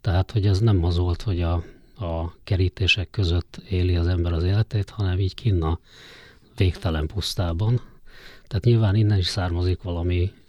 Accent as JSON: {"language": "Hungarian", "town": "Polgár", "region": "Hajdú-Bihar", "country": "Hungary", "tie": "born or raised there", "moved": "as an adult", "said": "Abszolút, ott nőttem föl, én 18 éves koromban kerültem a fővárosba, addig a gimnáziumot is egyébként ott jártam."}